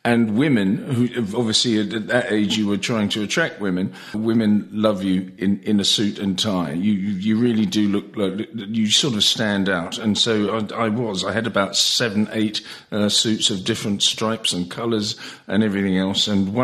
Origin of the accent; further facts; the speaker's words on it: England, United Kingdom; now in Netherlands; And tonight, living in the Netherlands and being an Englishman, it's very difficult because the Netherlands are playing England in the semi-final of the Euros tonight, and I've decided to have bangers and mash. I've got to be English